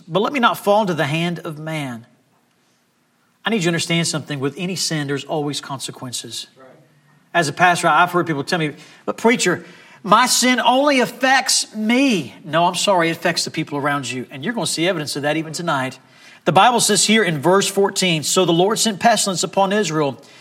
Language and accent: English; Bahamas; I grew up in the Bahamas. We didn't have electricity or running water. I mean, it was primitive living.